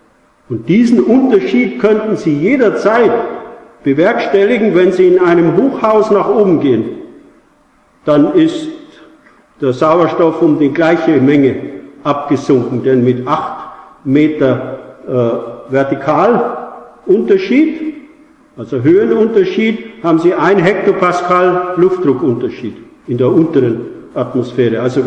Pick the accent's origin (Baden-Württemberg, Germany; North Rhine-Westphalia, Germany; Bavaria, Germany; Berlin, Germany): Bavaria, Germany; Ich stamme aus dem Berchtesgadener Land, da im Stau von Gebirgen kann das relativ hoch gehen.